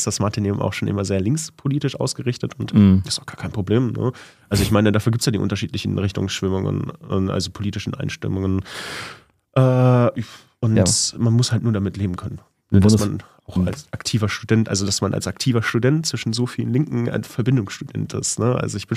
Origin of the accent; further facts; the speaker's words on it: Hamm, North Rhine-Westphalia, Germany; Ich bin seit meiner Konfirmation 2012 ehrenamtlich aktiv in meiner Heimatgemeinde. Ich komme ursprünglich aus der Stadt Hamm her